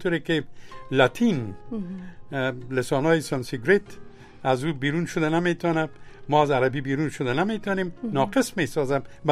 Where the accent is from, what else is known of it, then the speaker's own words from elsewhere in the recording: Afghanistan; من مملکت ما افغانستان و من از ملت افغان و قوم من تاجک، ازبک، پشهی، نورستانی، خیرگزی، هر جایی که هستم او را داخل نوشته میکنه، افتخارم است. اما افغان هستم، افغانستان